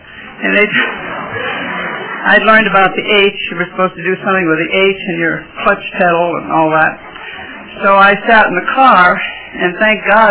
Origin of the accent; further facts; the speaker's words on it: Minnesota, United States; moved away as an adult; In fact, when I was 18, I came to California from Minnesota because my sister was in trouble.